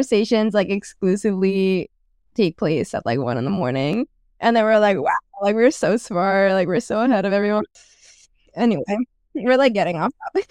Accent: South Korea; now in Connecticut, United States; I'm a 17-year-old rising senior currently based in Connecticut, but I'm originally from South Korea.

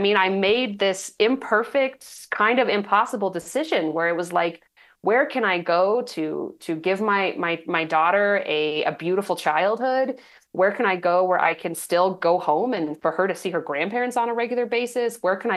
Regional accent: Austin, Texas, United States; born there; I was in Austin, I was born in Austin. My husband lived his entire life in Austin. I had lived in Austin for almost 20 years with a few breaks here and there.

